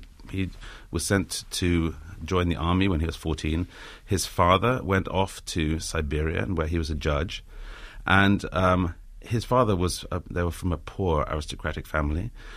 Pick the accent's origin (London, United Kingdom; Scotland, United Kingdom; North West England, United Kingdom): London, United Kingdom; born there; My mother was Russian, and but she emigrated in 1969. I was born in London. But as a child, I would go fairly regularly to visit my Soviet relatives.